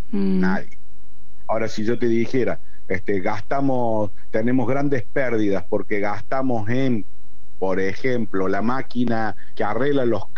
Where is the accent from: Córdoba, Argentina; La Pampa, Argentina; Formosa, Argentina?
Córdoba, Argentina; Yo soy de Córdoba. Te hablo de provincia de Córdoba.